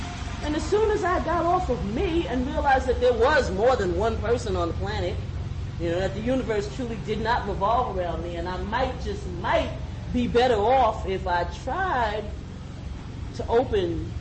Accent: Manhattan, New York, United States; Because you need to know, I'm from Manhattan.

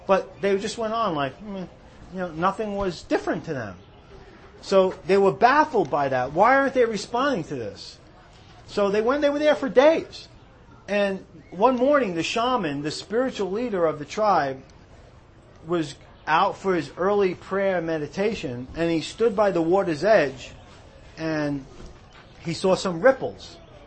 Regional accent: Brooklyn, New York, United States; I was like, damn right they do, man. I'm from Brooklyn. Your rims gotta look nice, man.

